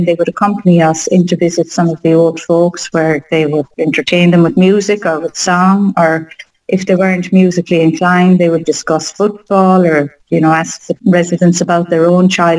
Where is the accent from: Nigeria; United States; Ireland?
Ireland; now in Killarney, Ireland; I live here in Killarney. I have lived in Killarney since 1990. I grew up in Farn 4